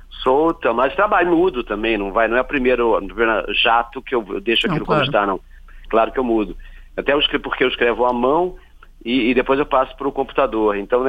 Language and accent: Portuguese; Rio de Janeiro, Brazil; moved away as an adult; now in Brasília, Brazil; mas no Rio, que é a cidade onde eu nasci, vivi, até me mudar para Brasília, aos 25 anos.